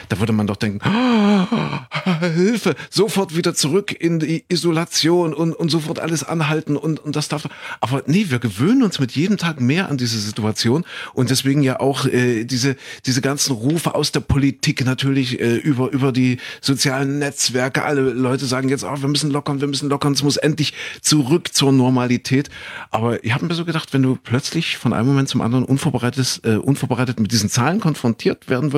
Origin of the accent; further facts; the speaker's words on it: Kuhköthen, Germany; Wir haben in Kuhköthen, da wo ich groß geworden bin, da haben wir uns mal einen Bunker gebaut.